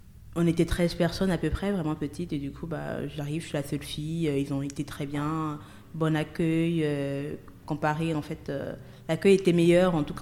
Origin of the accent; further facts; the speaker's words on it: Gabon; also born or lived in Toulouse, France; j'ai 27 ans. Je viens d'abord du Gabon, ensuite j'ai vécu à Toulouse.